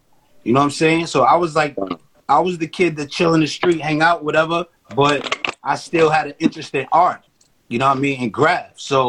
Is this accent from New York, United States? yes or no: yes; New York City, New York, United States; So I grew up in Harlem and Washington Heights.